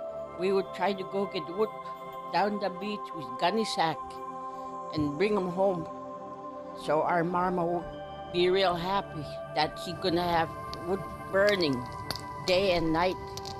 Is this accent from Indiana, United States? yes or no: no; Koyuk, Alaska, United States; born there; And I was born in Koyuk, September 14, 1932.